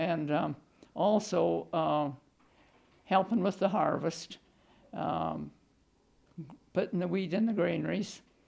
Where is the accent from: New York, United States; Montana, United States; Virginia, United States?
Montana, United States; Box Elder; I was born in Box Elder, 5 miles north of Box Elder, and I grew up in Box Elder.